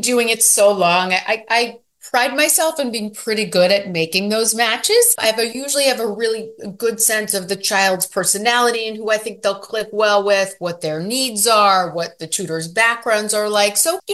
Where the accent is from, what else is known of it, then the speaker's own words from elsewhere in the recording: Florida, United States; I grew up in Florida, and my mother started and ran a school for students with learning disabilities.